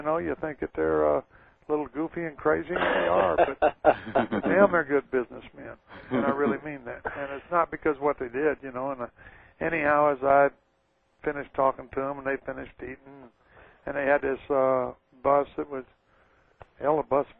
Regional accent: Texas, United States; I tend to exaggerate. Well, damn, I'm from Texas.

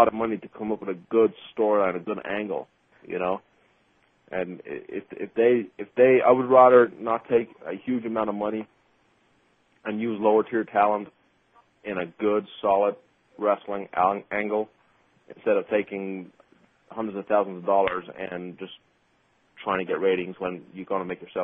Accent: Ireland; now in United States; I'm not from California. I'm originally from Ireland, so, you know.

